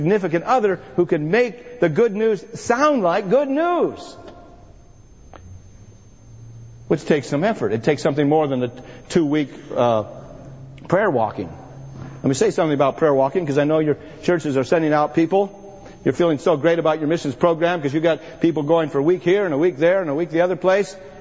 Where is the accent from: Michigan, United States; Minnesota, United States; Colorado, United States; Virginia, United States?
Colorado, United States; Aspen; When I grew up in Aspen, Colorado, and after I got converted